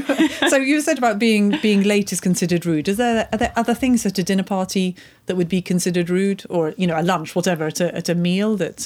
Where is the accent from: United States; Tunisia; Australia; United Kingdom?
United Kingdom; I'm British and I'm always horribly on time.